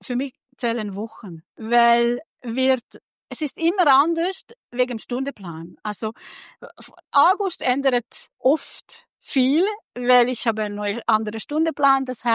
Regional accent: Hungary; German is a second language; ich bin eine Ungarin.

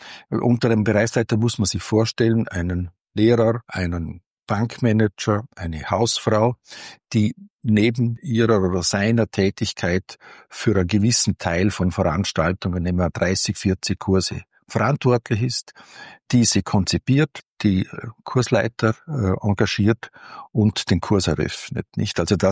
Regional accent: Götzis, Vorarlberg, Austria; das auch in meiner Heimatgemeinde so etwas stattfindet und haben dann eine eigene Volkshochschule gegründet. Die war im Jahre 1990 in Götz

